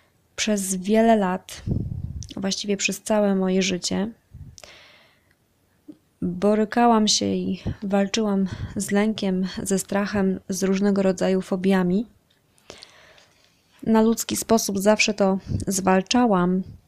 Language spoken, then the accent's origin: Polish; Lublin Voivodeship, Poland; Urodziłam się w Lublinie i wychowałam w miejscowości położonej blisko tego miasta.